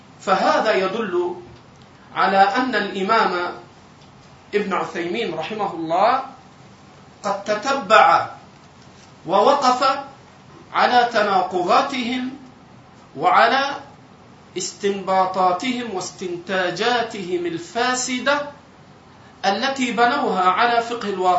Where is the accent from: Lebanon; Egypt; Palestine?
Egypt; عندنا في مصر